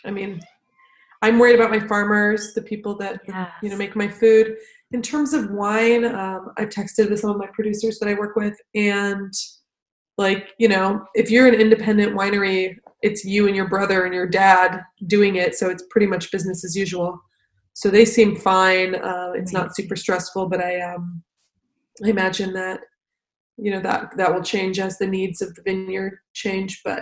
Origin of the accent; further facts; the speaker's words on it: United States; I'm mostly worried about America. I'm American